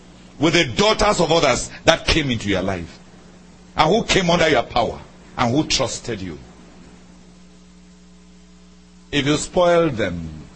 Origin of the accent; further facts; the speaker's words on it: Nigeria; I come from Nigeria, a nation where men apprentice themselves to the ministry of others as a ladder towards their own.